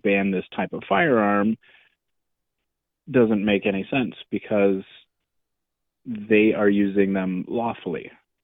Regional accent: Goderich, Ontario, Canada; I was born and raised in Goderich, so I'm a local person.

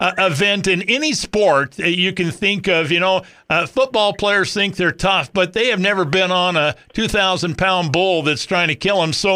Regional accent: Wyoming, United States; Well, I grew up in Wyoming

